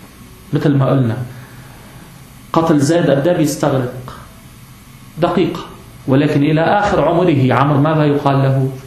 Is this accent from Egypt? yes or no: no; Lebanon; انتوا بتلاحظوا الآن عندنا بلبنان